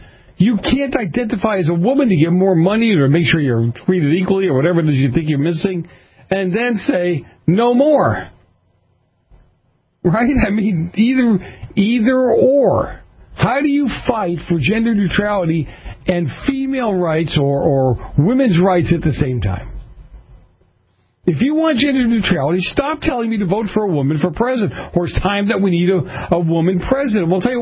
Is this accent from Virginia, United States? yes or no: no; Boston, Massachusetts, United States; I'm from Boston, so it's hard for me to pronounce some of these words